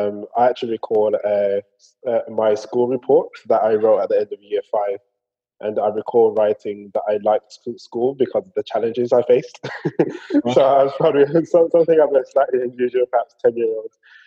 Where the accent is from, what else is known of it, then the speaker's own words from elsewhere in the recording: Birmingham, West Midlands, United Kingdom; I'm a Brummie.